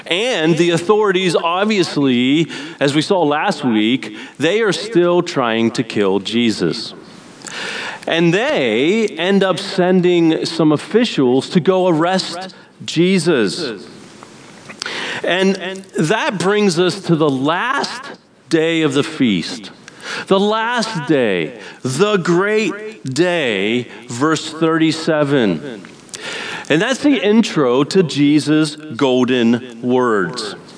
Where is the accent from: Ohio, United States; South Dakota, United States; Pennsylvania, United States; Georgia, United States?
Pennsylvania, United States; moved away as an adult; I grew up in Pennsylvania and I moved out to California.